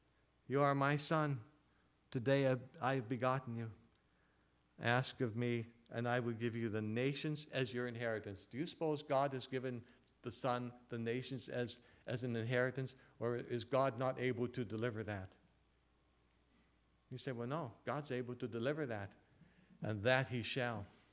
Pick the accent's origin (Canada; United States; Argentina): Canada; Eastern Canada; I'm from the East.